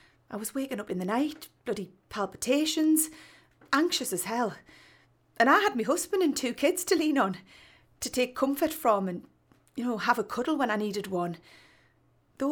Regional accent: South Shields, North East England, United Kingdom; I'm from South Shields. I'm 34.

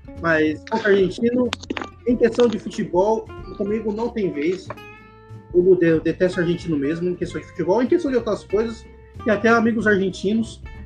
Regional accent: Brazil; eu sou brasileiro mesmo, quebra a canela dos caras mesmo

